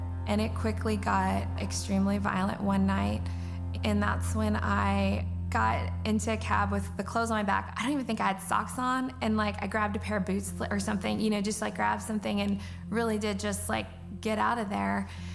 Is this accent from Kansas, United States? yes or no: yes; Kansas, United States; I'd always wanted to go to K-State, because I grew up in Kansas.